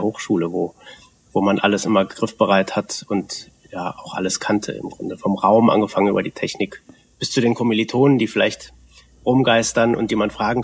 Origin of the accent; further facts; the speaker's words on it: North Rhine-Westphalia, Germany; Tja, also wir kommen beide aus Westfalen bzw. Lippe